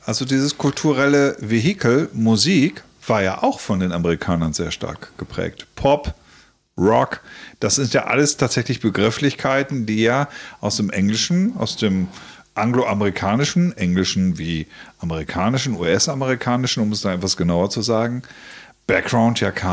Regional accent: West Germany, Germany; und plötzlich wir sind daran aufgewachsen im Westen hier von Deutschland

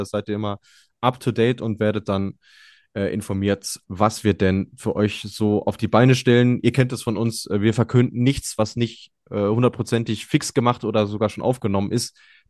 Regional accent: North Rhine-Westphalia, Germany; wie sagt man so salopp bei uns in Ostwestfalen

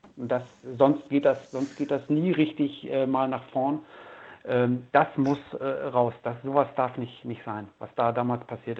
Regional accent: Osnabrück, Lower Saxony, Germany; born there; weil ich bin gebürtiger Osnabrücker

